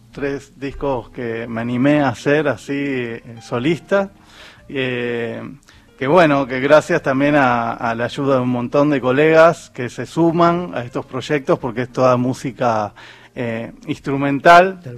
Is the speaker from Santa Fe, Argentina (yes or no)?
yes; Rosario, Santa Fe, Argentina; also born or lived in Venado Tuerto; now in Buenos Aires, Argentina; Soy rosarino, viví en Venado Tuerto, más que en Rosario, y después me fui al exterior. Así que toda mi infancia la pasé de un lado al otro. Y ya en Buenos Aires estoy hace muchos años, desde los 13 años, 14, que ya vivo acá.